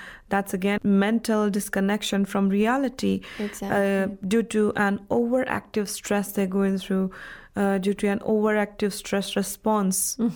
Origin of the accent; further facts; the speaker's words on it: Jammu and Kashmir, India; English is a second language; moved away as an adult; now in Iran